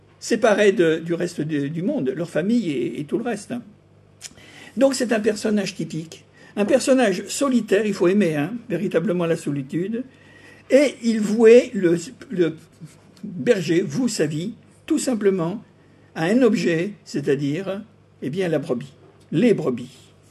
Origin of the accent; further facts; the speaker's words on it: France; Nous, peut-être qu'en tant que Français, dans notre pays que nous connaissons bien, avec sa culture